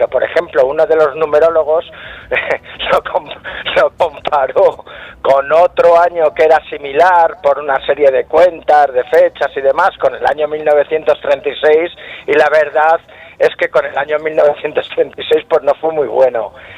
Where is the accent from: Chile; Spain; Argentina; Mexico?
Spain; con lo cachondos que somos los españoles para esas cosas